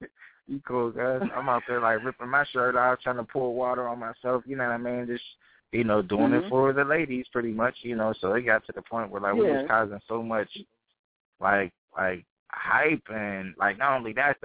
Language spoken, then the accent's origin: English; Pittsburgh, Pennsylvania, United States; I'm a young country boy from Little Old Pittsburgh, you know what I mean?